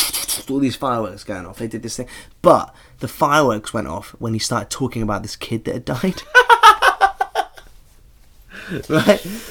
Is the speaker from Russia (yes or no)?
no; East of England, United Kingdom; Well, because I grew up in Norfolk. My neighbours were just old and racist.